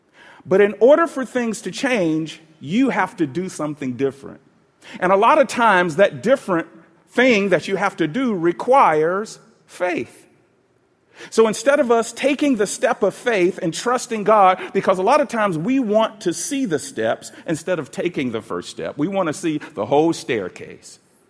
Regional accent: Atlanta, Georgia, United States; born or raised there

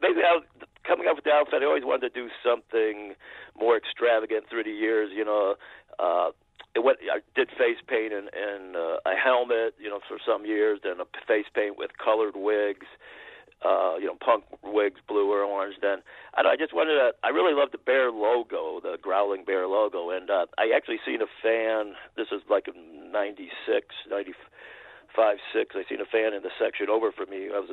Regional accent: Indiana, United States; I grew up in Lake County, Indiana, actually, so only 45 miles from, you know, downtown, so straight south.

